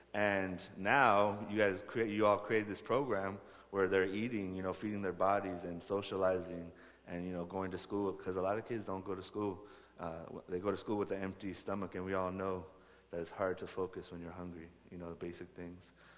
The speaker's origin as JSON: {"language": "English", "town": "Santa Rosa", "region": "California", "country": "United States", "tie": "born or raised there", "said": "I grew up in the South Park community in Santa Rosa by the fairgrounds."}